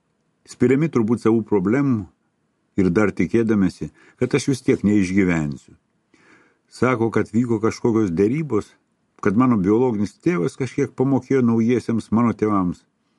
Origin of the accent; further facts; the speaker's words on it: Kretinga, Samogitia, Lithuania; born there; Gimiau aš mažame Žemaitijos miestelėje Kretingoje, gimiau atrodo, niekam nereikalingas, nelaukimas ir nelaikų, gimęs svėriau tik 1,1 kg.